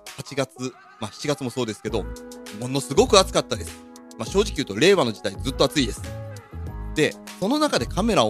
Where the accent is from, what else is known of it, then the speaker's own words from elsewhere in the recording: Toyama, Japan; now in Chiba, Japan; 富山県、まあ今僕はね千葉に住んでいるんですが、僕の実家富山県は秋にほとんどの、まあ、県全体で獅子舞をやるっていう文化がありまして